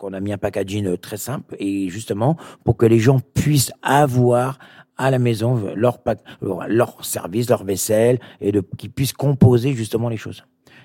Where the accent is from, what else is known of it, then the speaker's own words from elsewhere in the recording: Quiberon, Brittany, France; moi, je suis breton, donc on a toujours ce caramel façon chichi, quelque part. Les chichis, c'est chez nous, à Quiberon